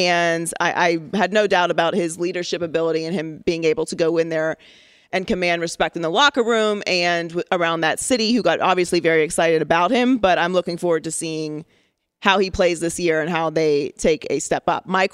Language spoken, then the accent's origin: English; Pittsburgh, Pennsylvania, United States; I mean, I'm from Pittsburgh.